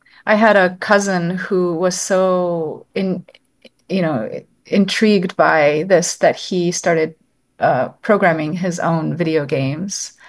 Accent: Florida, United States; I got a really unusually high level education in mathematics when I was growing up in South Florida.

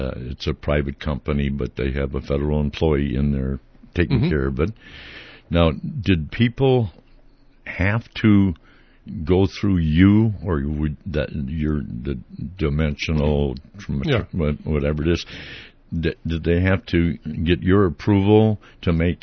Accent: Northfield, Minnesota, United States; But anyhow, we're from Northfield, Minnesota.

